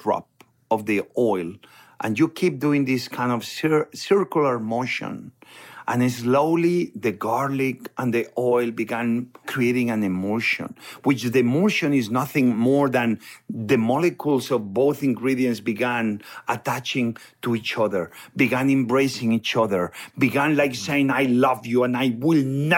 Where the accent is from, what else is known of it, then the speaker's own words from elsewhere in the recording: Barcelona, Catalonia, Spain; Obviously, I grew up in Barcelona. I'm a Barcelona boy.